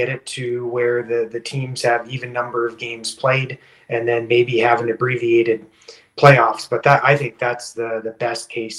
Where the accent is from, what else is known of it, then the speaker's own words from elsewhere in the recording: Saskatchewan, Canada; also born or lived in Brazil / Indonesia; as they saw I was born there in Brazil. But I said, you know, I was 9 months old when our family moved back to Saskatchewan before we took off to Indonesia. So I didn't pick up any Portuguese.